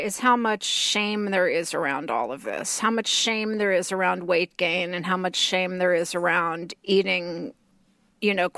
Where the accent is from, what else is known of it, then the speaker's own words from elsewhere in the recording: Texas, United States; as did growing up in Texas